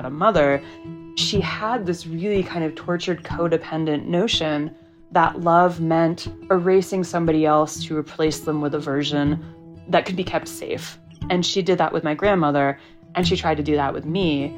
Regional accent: West Coast, United States; Yeah, growing up on the West Coast, I was really fascinated by how much the frontier myth was a part of everything

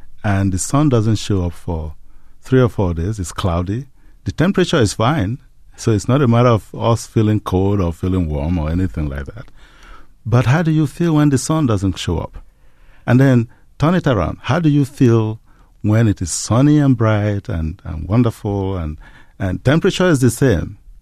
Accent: Nigeria; As you know, I was born and raised in Nigeria. And my research has now taken me back to my childhood.

